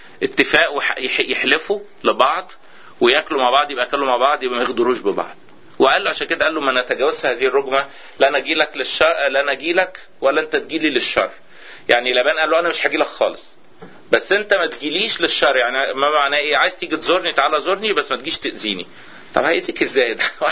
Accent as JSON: {"language": "Arabic", "country": "Egypt", "said": "حتى في القرى عندنا في مصر"}